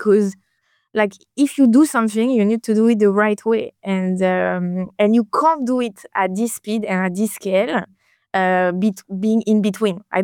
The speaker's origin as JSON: {"language": "English", "country": "France", "tie": "born or raised there", "said": "I grew up in France. And I know that in France, where I'm coming from"}